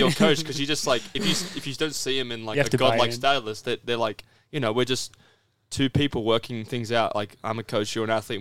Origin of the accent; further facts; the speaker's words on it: Australia; because that's just who I am as an Aussie. I'd give him shit.